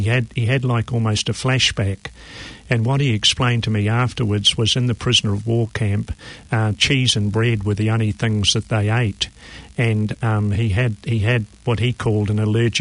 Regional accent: Waiheke Island, Auckland, New Zealand; I grew up on Onitangi Beach on Waiheke Island

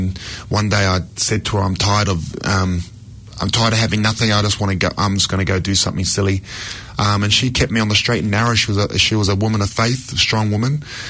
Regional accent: Hamilton, Waikato, New Zealand; born there; also born or lived in Samoa; I was born in Hamilton, so I'm half Samoan and half Māori. My dad's Samoan from Manonotai, and my mum is Māori from down in Maniapoto.

